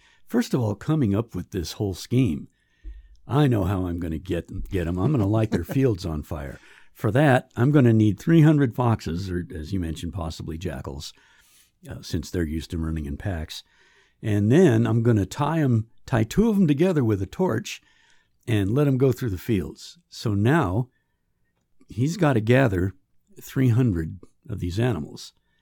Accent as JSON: {"language": "English", "region": "California", "country": "United States", "tie": "born or raised there", "said": "I was born and raised in California. We're used to the summer wildfires out there"}